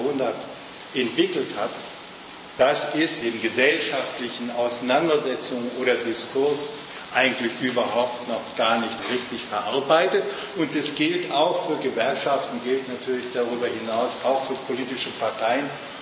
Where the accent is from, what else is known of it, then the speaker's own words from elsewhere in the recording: Hamburg, Germany; Ich komme aus Hamburg, das war noch in den 60er und 70er Jahren, war dort Schiffbau und entsprechende Logistik, manuelle Tätigkeit, das hat eigentlich die ganze Stadt oder das Bundesland geprägt.